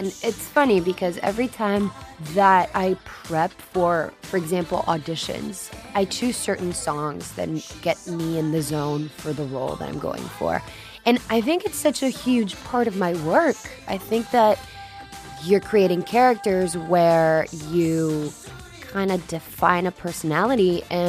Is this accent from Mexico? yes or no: yes; Mexico; English is a second language; When I grew up in Mexico, the reason why I sort of got into speaking English and learning other languages was through my father.